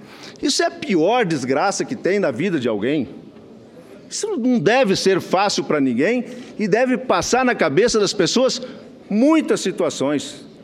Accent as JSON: {"language": "Portuguese", "country": "Brazil", "said": "eu quero, como brasileiro e como parlamentar, ter uma oportunidade de mudar o status quo"}